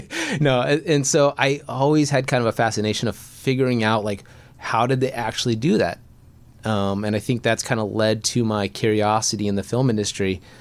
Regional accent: Minnesota, United States; born there; Born and raised, oh. I was born in Minnesota.

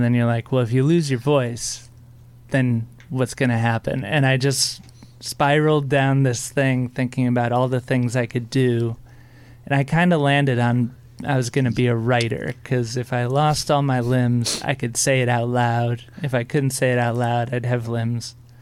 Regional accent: Illinois, United States; Actually, I was born in Chicago, but grew up in the suburbs of Chicago.

